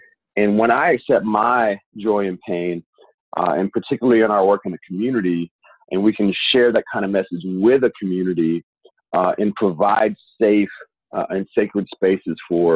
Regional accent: Louisiana, United States; also born or lived in Natchez, Mississippi; I was born in Natchez, Mississippi, grew up primarily in Louisiana.

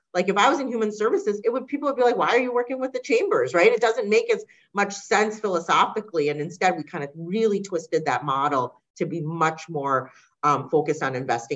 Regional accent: Hong Kong; moved away; We were from Hong Kong. We immigrated from Hong Kong ahead of kind of the communist sort of transfer over to power back to China at the time. This was back in very, very late 70s. It was 79 when we came.

